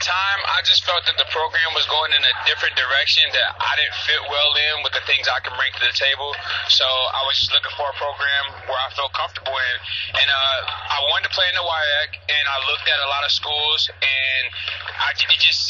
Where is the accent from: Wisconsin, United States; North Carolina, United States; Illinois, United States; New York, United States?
Wisconsin, United States; La Crosse; Yeah, man, I'm ready for lacrosse. That's my hometown.